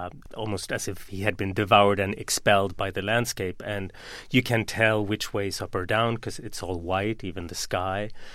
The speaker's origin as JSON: {"language": "English", "country": "Sweden", "tie": "born or raised there", "also_born_or_lived": "Argentina", "lives_now": "London, United Kingdom", "said": "I grew up in Sweden"}